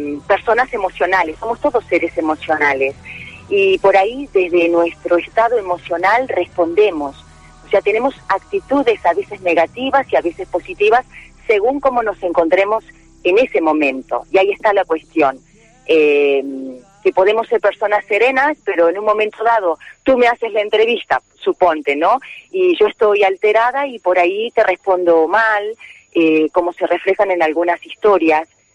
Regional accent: Buenos Aires, Argentina; now in Villarreal, Spain; Yo soy de Argentina, de la provincia de Buenos Aires. Y bueno, en el 2006 nos vinimos con toda la familia a vivir a España, especialmente en Villarreal. Y bueno, estamos a casi ya 16 años aquí.

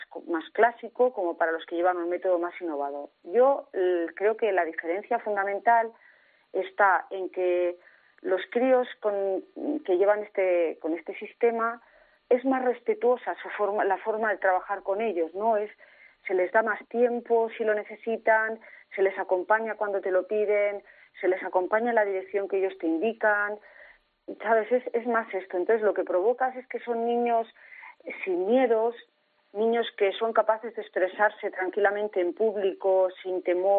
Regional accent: Basque Country, Spain; moved away as an adult; Sí, sí, yo soy del País Vasco, pero llevo aquí ya muchos años, mis hijos se han criado aquí y la verdad es que en principio no me planteo marcharme de aquí. Tengo aquí mi casa, donde vivo muy a gustito

